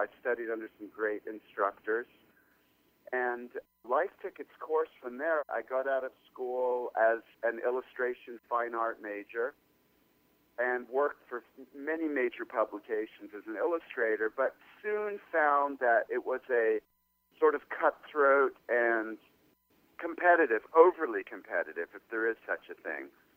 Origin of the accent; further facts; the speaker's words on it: United Kingdom; also born or lived in Los Angeles, United States; one an American background, where I am an American citizen, I was born in L.A., and the other is my upbringing in Britain, so I've been exposed to these two different cultures